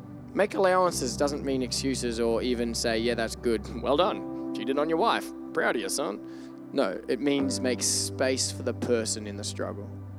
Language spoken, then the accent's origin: English; Australia; I'm Australian